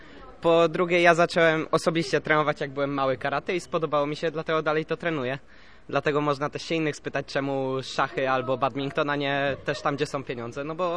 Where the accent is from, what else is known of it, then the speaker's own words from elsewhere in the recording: West Pomeranian Voivodeship, Poland; now in Gdańsk, Poland; bo ja nie jestem z Gdańska, nie pochodzę z Gdańska, mieszkałem w małej miejscowości, koło Kołobrzegu i przeniosłem się tutaj, żeby zmienić klub. I przeniosłem się niecały rok temu